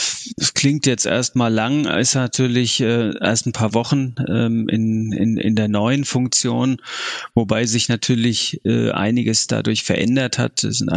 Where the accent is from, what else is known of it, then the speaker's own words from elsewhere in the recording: Frankfurt, Hesse, Germany; Erstmal komme ich ja ursprünglich aus Frankfurt und bin dann nach Norden, nach Niedersachsen